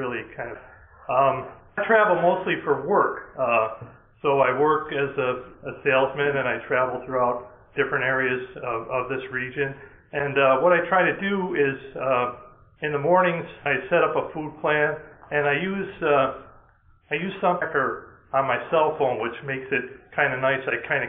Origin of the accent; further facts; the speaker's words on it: New York, United States; I'm from New York